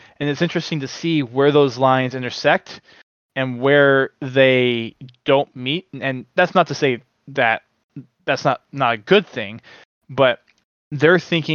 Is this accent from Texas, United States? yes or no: yes; Houston, Texas, United States; Houston. My hometown.